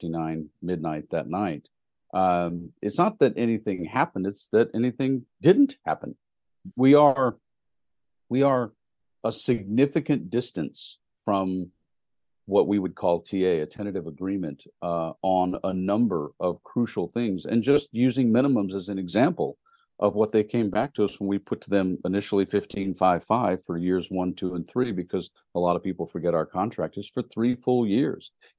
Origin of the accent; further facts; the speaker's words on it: Tennessee, United States; That dog's not going to hunt anymore, because I'm from Tennessee, so I have to say that.